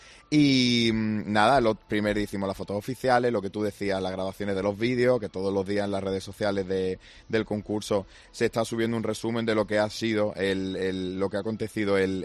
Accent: Andalusia, Spain; nosotros, la directiva de RNB, somos malagueños, somos de aquí de la provincia

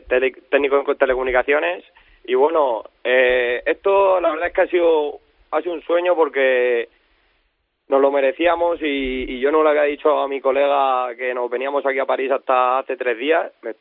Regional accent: Tobarra, Castilla-La Mancha, Spain; Bueno, pues nosotros somos de Albacete, somos de un pueblecito de Tobarra

